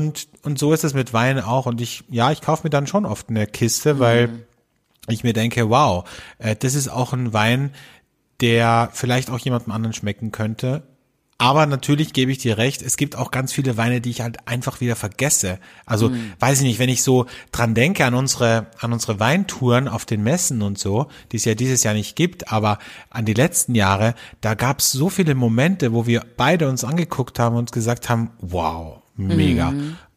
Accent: Austria; Wie man bei uns in Österreich sagt, am Wösch, also Welschriesling.

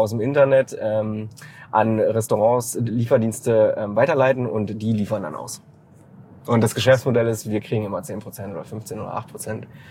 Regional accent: Berlin, Germany; born there; Ich bin waschechter, gebürtiger Berliner.

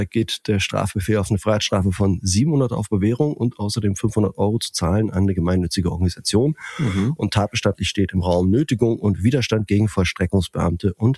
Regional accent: Itzehoe, Schleswig-Holstein, Germany; born there; zumal in meinem Geburtsort Itzehoe, tatsächlich ist das so

